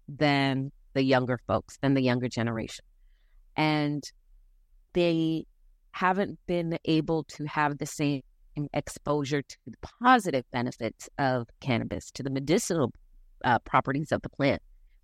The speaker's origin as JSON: {"language": "English", "town": "Philadelphia", "region": "Pennsylvania", "country": "United States", "tie": "born or raised there", "said": "but we're all 90s girls. We grew up smoking backwoods in Philly."}